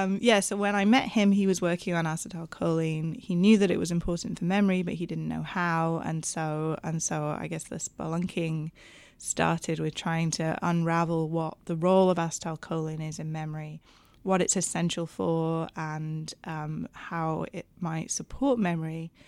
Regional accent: United Kingdom; I am British.

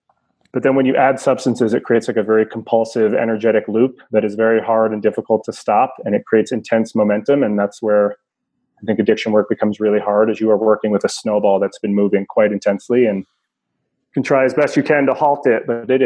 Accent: New Jersey, United States; It's funny because my vision and understanding of ketamine growing up in New Jersey was like the K-hole.

